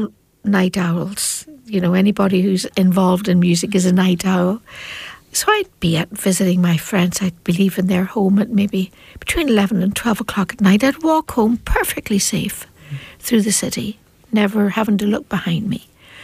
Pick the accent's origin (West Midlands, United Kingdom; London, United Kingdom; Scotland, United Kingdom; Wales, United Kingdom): London, United Kingdom; born there; So I was born in London. We lived in Islington.